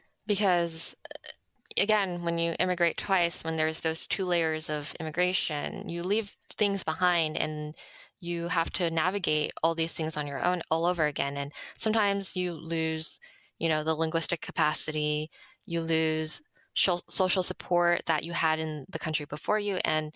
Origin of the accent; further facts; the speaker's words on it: Monterey Park, California, United States; born there; and then I was born here. I was born in Monterey Park.